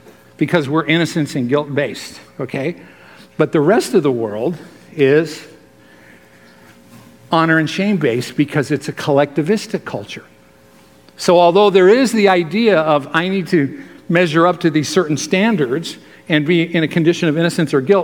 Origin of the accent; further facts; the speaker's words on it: United States; because that's my right as an American